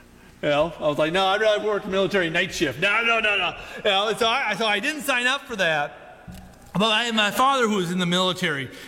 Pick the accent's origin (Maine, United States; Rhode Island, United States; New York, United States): Maine, United States; You know, as an American, no one's going to tell me what to do. And on top of that, a Mainer, we're really independent.